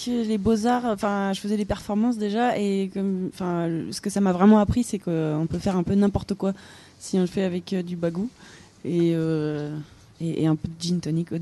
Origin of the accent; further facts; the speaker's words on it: Greece; also born or lived in Germany; ma mère est américaine et j'ai grandi en Grèce, donc j'ai vite parlé plusieurs langues.